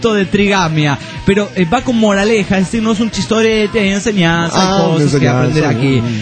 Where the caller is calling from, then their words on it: San Luis, Argentina; de San Luis, Argentina.